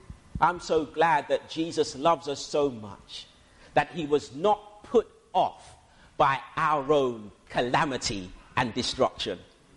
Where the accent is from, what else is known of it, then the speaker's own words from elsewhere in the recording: Lewisham, London, United Kingdom; For example, I was raised in Lewisham Borough